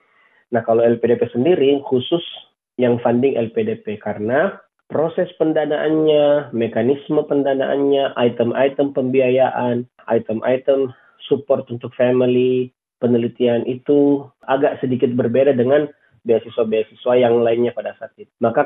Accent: Indonesia; kami yang berasal dari Indonesia

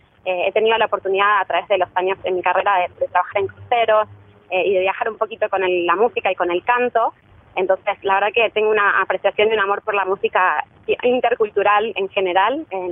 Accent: Buenos Aires, Argentina; accent: porteño; now in Australia; en una banda de tango en Buenos Aires, de donde yo soy, y he decidido hacerlo porque creo que es algo que me representa aquí, me hace diferente y única, siendo que soy de Buenos Aires, con mi acento porteño

